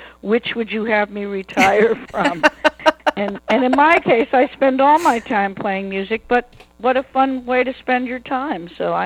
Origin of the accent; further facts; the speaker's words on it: New York City, New York, United States; My start, well, I grew up in Greenwich Village and was surrounded by what I now jokingly call the folk scare of the early 60s.